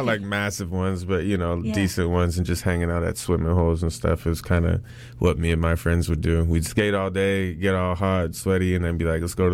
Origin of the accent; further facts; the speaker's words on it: Vancouver, British Columbia, Canada; born there; I was born in Vancouver.